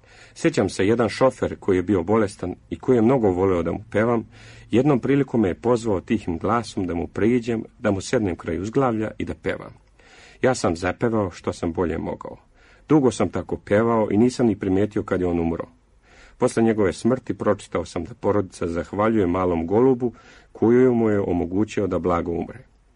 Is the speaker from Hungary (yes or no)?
no; Bosnia & Herzegovina; Rođen sam u Bosni, i od mali nogu bio sam okružen pesmom, i to ne samo sevdalinkama. Prošao sam razne krajeve Bosne, gde su melosi vrlo različiti.